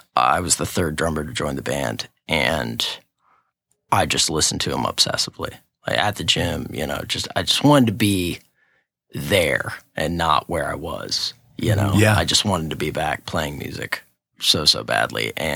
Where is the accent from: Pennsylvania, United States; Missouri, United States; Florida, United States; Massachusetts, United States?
Pennsylvania, United States; Indiana; also born or lived in Lompoc, California / Ohio; Originally, I was born in Lompoc, California. Moved to Ohio. My dad was getting his master's and then quickly made our way back to Indiana, Pennsylvania.